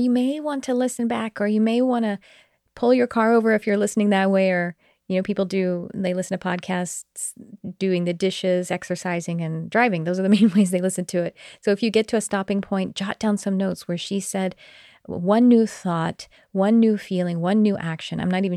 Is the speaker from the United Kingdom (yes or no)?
no; Fort Worth, Texas, United States; By the way, I'm from Fort Worth, so maybe I'll see you in Dallas.